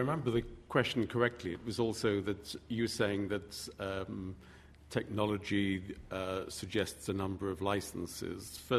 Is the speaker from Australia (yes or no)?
no; Yorkshire and the Humber, United Kingdom; Remember, I'm from Yorkshire. We don't do generosity.